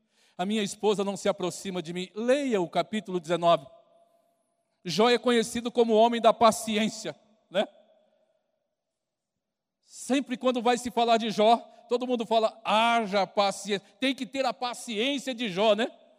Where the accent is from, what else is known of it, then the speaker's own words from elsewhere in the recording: Monte Aprazível, São Paulo, Brazil; Mas eu sou de Monte Aprazível, né? Morei 30 anos em Monte Aprazível e tal.